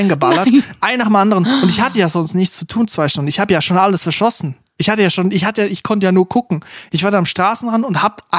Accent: Switzerland; ich war einmal am Karneval oder Fasnacht, wie bei mir seit, wo ich herkomme in der Schweiz

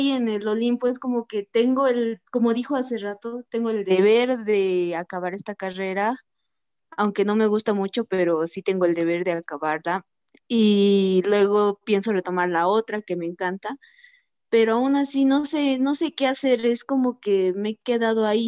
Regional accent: Bolivia; Soy de Bolivia y estás como a 2 horas retrasado de mi horario.

